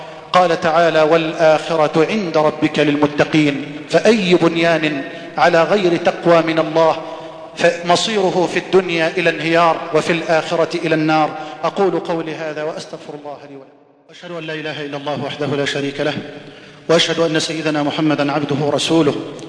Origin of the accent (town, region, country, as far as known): Egypt